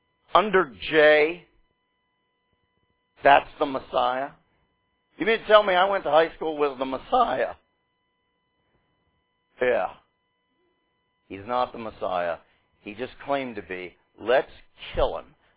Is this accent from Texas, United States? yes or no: no; Pittsburgh, Pennsylvania, United States; now in Indiana, United States; So my Nazareth would be Indiana these days. Grew up in Pittsburgh, suburb, Forest Hills, went to Bible college in Massachusetts